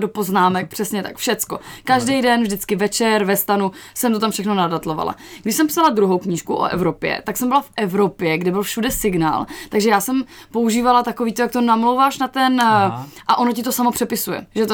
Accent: Ostrava, Moravian-Silesian Region, Czechia; protože jak jsem jako z Ostravy, mluvím docela jako rychle

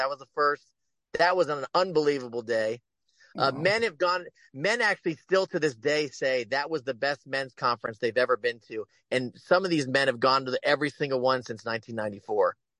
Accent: Cincinnati, Ohio, United States; My hometown of Cincinnati, where I grew up, did you know the very first Catholic men's conference ever put on in the United States was in Cincinnati?

